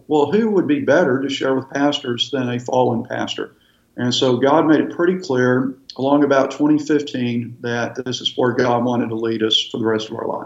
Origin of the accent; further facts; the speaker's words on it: Texas, United States; We're from Texas and we still love Texas.